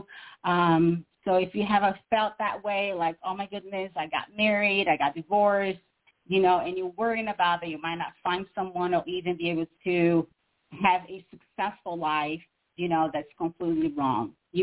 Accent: Brazil; English is a second language; poverty in a third world country in Brazil, South America. So you're going to hear a little bit of my accent. I was raised by a single mom who couldn't write and read.

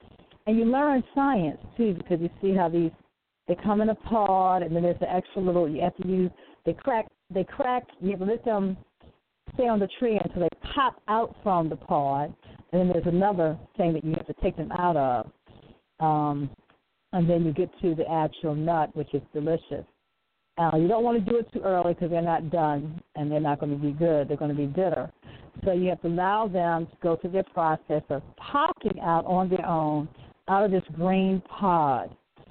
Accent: Baltimore, Maryland, United States; even though I'm from Baltimore and I felt like there wasn't enough

